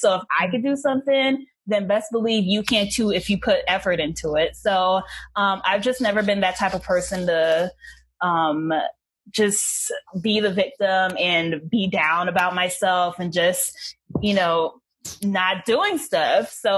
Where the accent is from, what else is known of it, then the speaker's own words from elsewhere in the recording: Los Angeles, California, United States; I don't come from, you know, the best neighborhoods. I grew up in South Central LA.